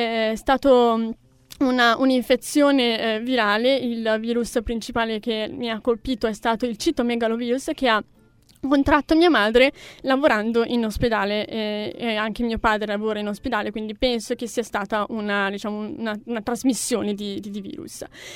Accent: Borgomanero, Piedmont, Italy; now in Milan, Italy; io ho 20 anni, purtroppo mi sento vecchia, sono dalla provincia di Novara, un piccolo paesino che si chiama Borgomanero. E abito qua da lunedì al venerdì a Milano

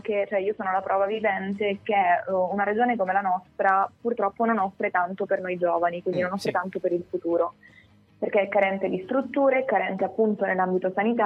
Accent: Calabria, Italy; born there; now in Milan, Italy; sono nata in provincia di Catanzaro e mi sono trasferita a Milano purtroppo perché per motivi di studio.

